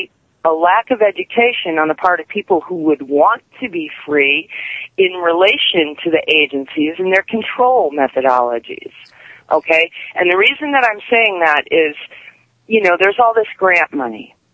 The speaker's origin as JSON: {"language": "English", "country": "United States", "said": "I am an American, so much so that it hurts."}